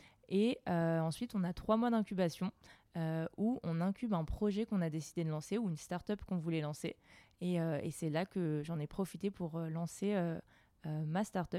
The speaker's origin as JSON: {"language": "French", "region": "Grand Est", "country": "France", "moved": "as an adult", "said": "j'ai 25 ans, donc jeune Alsacienne qui a quitté sa ville pour aller étudier à Lyon."}